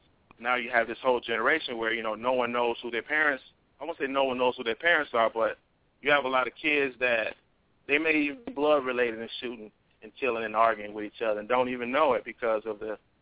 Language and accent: English; Detroit, Michigan, United States; and I was from the North End. And I know you don't know where that is because you may not be from Detroit.